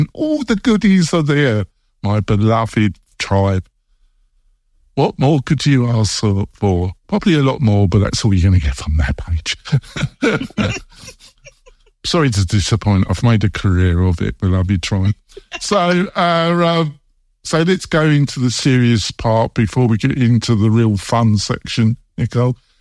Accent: England, United Kingdom; now in United States; I'm English.

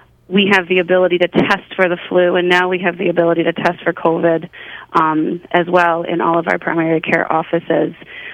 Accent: Sharon, Connecticut, United States; I grew up in Charon, Connecticut. I went to Charon Center School in Housatonic Valley, and then went off and got my degrees and came back to practice.

